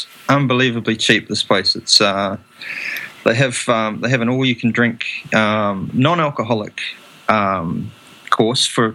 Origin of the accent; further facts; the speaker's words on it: New Zealand; I mean, I'm originally from New Zealand